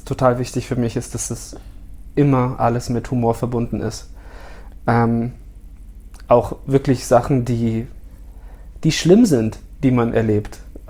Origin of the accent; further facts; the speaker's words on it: Munich, Bavaria, Germany; bin ich halt total in München groß geworden und habe halt dieses Städtische auch erlebt, so. Und bin deswegen nicht nur so ein bayerischer Bauer